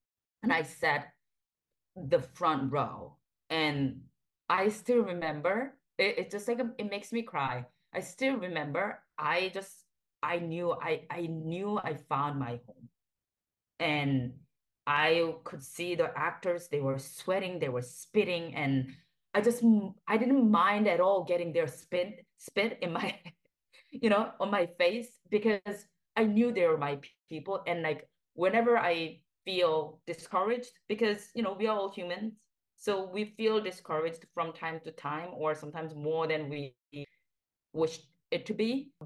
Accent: South Korea; moved away; I grew up in South Korea, and I was about 12, and I was waiting for a bus.

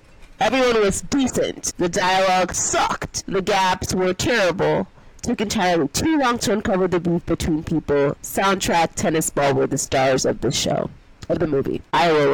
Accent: Chicago, Illinois, United States; I'm from Chicago at that. The water's like green.

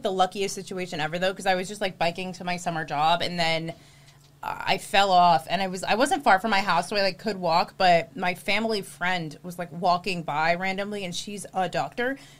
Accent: Long Island, New York, United States; also born or lived in Chicago; No, I'm from Long Island.

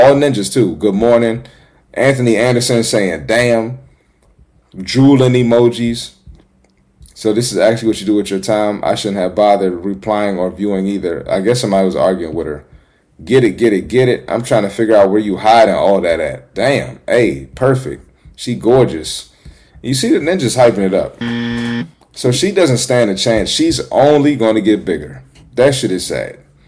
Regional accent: Jamaica; I'm Jamaican and I'm offended. Dance hall queens do not look like this.

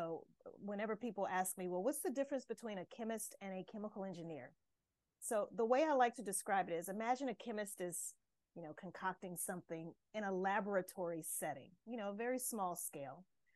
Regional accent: Louisiana, United States; I'm from the States, so I grew up in the state of Louisiana

